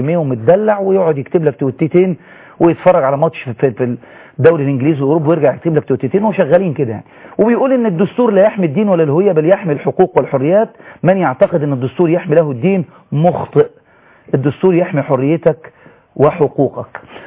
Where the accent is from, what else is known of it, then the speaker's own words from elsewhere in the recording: Egypt; احنا كشعب مصري